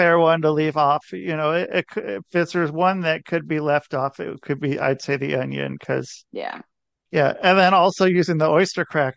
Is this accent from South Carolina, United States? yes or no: no; Cincinnati, Ohio, United States; born there; I was born in Cincinnati